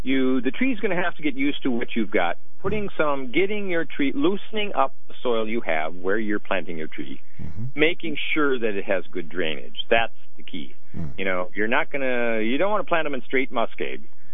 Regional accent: Midwest, United States; I mean, basically, I grew up back in the Midwest climbing some of these trees.

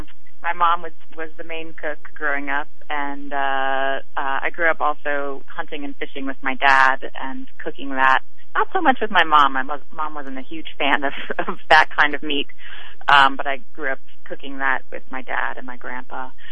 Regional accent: Oregon, United States; I'm from Oregon originally, and mm-hmm. I'm gonna get back home and moved to Portland, Oregon

